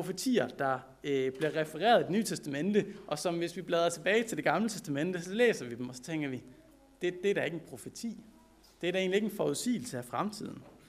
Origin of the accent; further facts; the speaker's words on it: Peru; Andesbjergene i Peru, hvor jeg voksede op